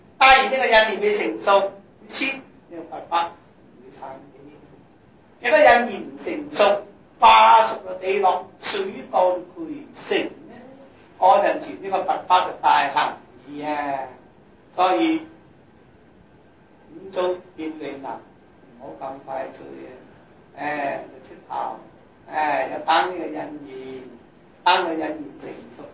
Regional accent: Guangdong, China; born there; 我们生在中国岭南那个天方，以有的不正啊，岭南人讲话呢，不懂这个普通话的，普通话唔识讲又唔识懂

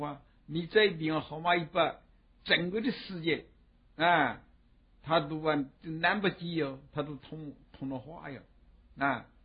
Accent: China; 那么现在说过我们中国人啊特别欢喜阿弥陀佛

